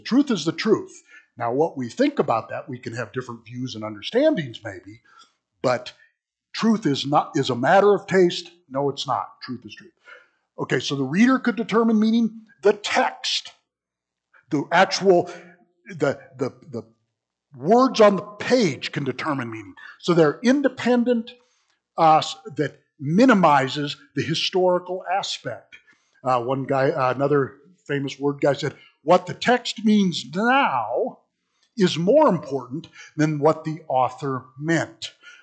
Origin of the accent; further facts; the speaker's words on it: United States; Well, also would have a lot of presuppositions where I'm an American, so I'm going to read ancient, you know, Genesis and ancient biblical literature or the Constitution, and I'm going to read it like a 2021 American.